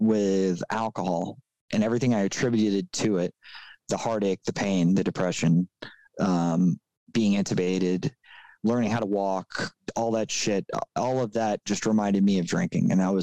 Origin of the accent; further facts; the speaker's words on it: Miami, Florida, United States; I grew up in Miami, you know, it was just like inherently all the tough guys all had girls.